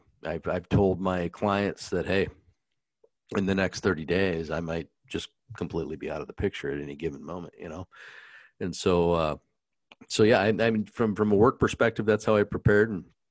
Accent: South Dakota, United States; Same with me growing up in South Dakota.

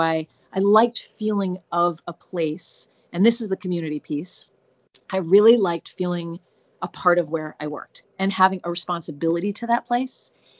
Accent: Idaho, United States; And I grew up in Idaho, which is and like sort of middle of nowhere Idaho. It was a college town, but it was really in the middle of nowhere.

